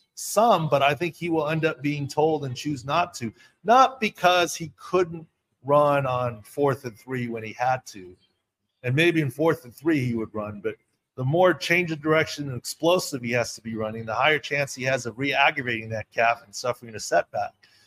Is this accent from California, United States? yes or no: yes; California, United States; I'm from Southern California.